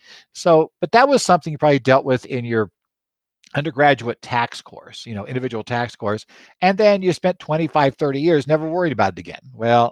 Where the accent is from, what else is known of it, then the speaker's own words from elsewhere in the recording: Arizona, United States; My home state of Arizona does.